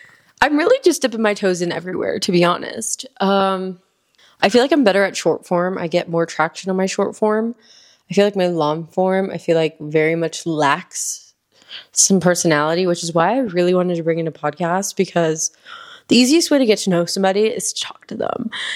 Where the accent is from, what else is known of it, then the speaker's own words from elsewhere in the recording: Hialeah, Florida, United States; now in El Paso, United States; I'm currently based in El Paso. I am a Miami girl, though. I'm from Miami, Florida, specifically Hialeah. I'm a Hialeah girl. I'm Cuban.